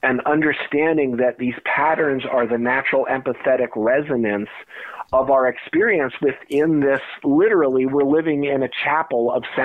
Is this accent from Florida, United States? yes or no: no; New Jersey, United States; a lot of my work lately is starting to get deeper into, you know, my childhood growing up in New Jersey.